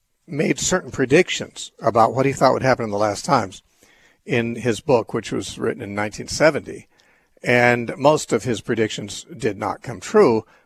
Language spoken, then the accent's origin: English; California, United States; Yes, I was born and raised